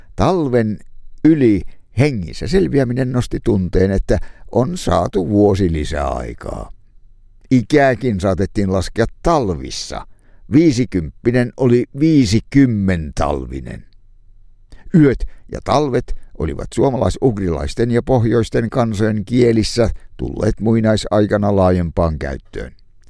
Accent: Enonkoski, South Savo, Finland; born there; synnyin seudullani Enonkoskella.

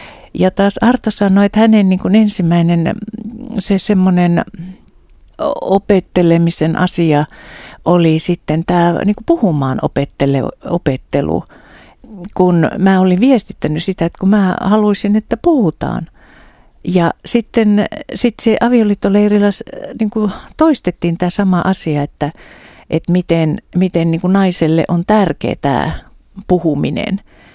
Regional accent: Savo, Finland; kun mä oon savolainen

